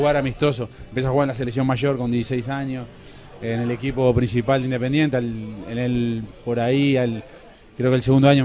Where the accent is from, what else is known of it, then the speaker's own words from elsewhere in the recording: Montevideo, Uruguay; lo que fue mis inicios fueron raros porque me fui de Montevideo al interior, fue al revés, ¿no? En vez de venir del interior a Montevideo